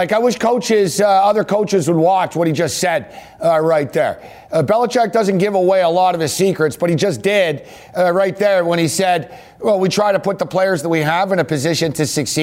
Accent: Montreal, Quebec, Canada; it's sort of like I was growing up in Montreal in the 70s, man.

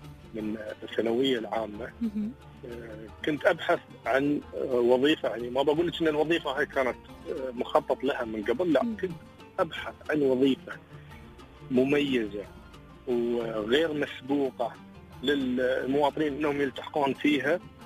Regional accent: United Arab Emirates; كوني كمواطن اماراتي

